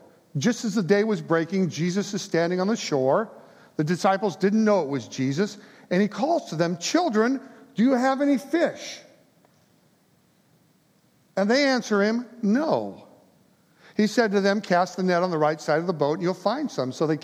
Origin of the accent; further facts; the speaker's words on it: Long Beach, California, United States; growing up in Long Beach, California, I don't know a whole lot about fishing.